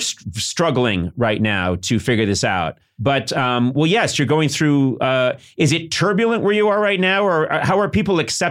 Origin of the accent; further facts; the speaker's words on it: Ireland; I am Irish. I mean, my people are from Ireland